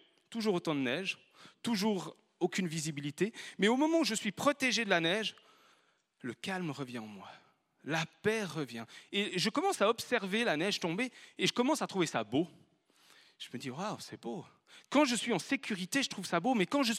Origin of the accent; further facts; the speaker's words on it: Échallon, Auvergne-Rhône-Alpes, France; Moi, je viens de loin, je viens d'Échallon, donc le Grand Nord, il y a de la neige actuellement.